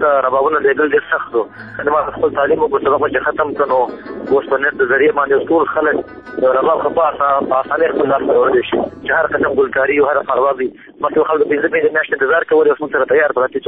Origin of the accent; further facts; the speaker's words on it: Baghlan, Afghanistan; now in Kabul, Afghanistan; افغانستان کې زه د بغلان د ولایت يم بغلان عمر 35 کال دی او ژوند په کابل کې کوم